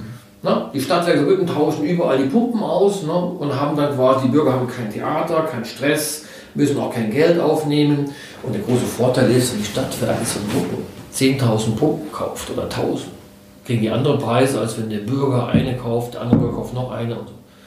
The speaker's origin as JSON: {"language": "German", "region": "Saarland", "country": "Germany", "tie": "born there", "said": "der mir als Saarländer, als geborener Saarländer sehr am Herzen liegt."}